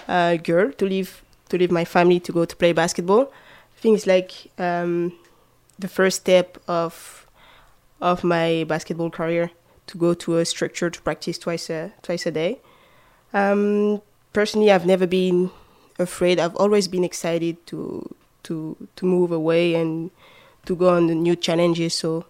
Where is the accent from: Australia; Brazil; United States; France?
France; Paris, Île-de-France; I think growing up in France is like pretty similar to growing up in Canada. You know, I was born in Paris, so a big city, a lot of things to do.